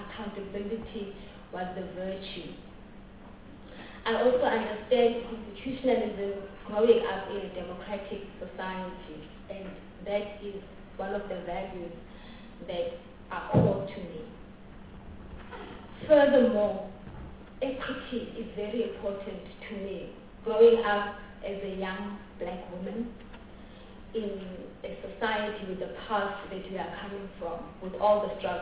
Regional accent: Johannesburg, Gauteng, South Africa; also born or lived in KwaZulu-Natal; I am 38 years old. I was born in Johannesburg. However, my umbilical cord is in a village called Umzimkulu in the southern KwaZulu-Natal. I grew up in Johannesburg. I grew up in KwaZulu-Natal in a rural area.

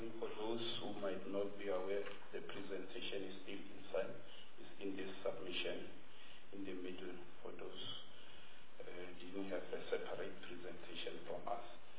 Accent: Makapanstad, North West, South Africa; I'm coming from Northwest in a rural community called Makapanstad, under Chief Makapan.

